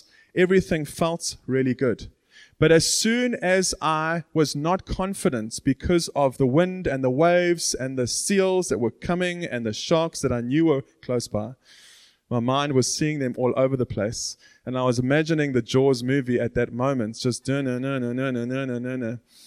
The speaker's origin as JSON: {"language": "English", "town": "Hout Bay", "region": "Western Cape", "country": "South Africa", "tie": "born or raised there", "said": "I grew up in Hout Bay, which is in Cape Town."}